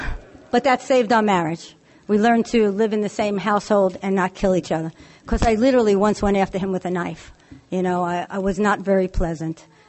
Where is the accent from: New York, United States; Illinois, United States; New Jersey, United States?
New York, United States; New York City; Okay, so, born and raised in New York City. And I say that in Brooklyn because you learn everything in the streets. You know, I came from a good home, you know, nice parents.